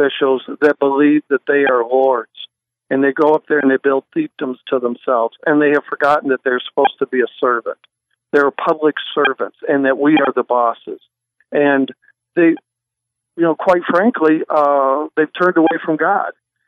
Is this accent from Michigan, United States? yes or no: no; Bowling Green, Ohio, United States; born there; And I'm just a regular Buckeye. I was born in Bowling Green, Ohio.